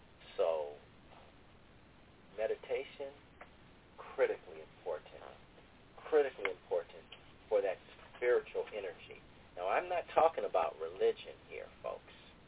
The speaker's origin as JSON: {"language": "English", "region": "Ohio", "country": "United States", "tie": "born or raised there"}